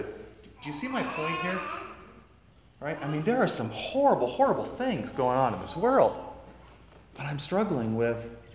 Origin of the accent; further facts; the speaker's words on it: United States; because I'm an American, and we forget, this world is not my home